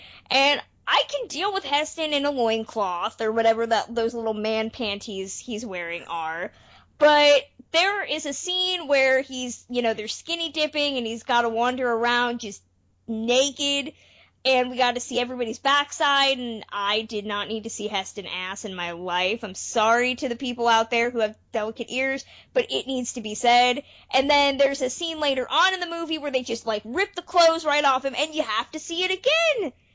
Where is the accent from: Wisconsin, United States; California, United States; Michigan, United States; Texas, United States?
California, United States; San Francisco; it's set in San Francisco, so my neck of the woods, so I was able to look at my hometown essentially being destroyed for 90 minutes by apes.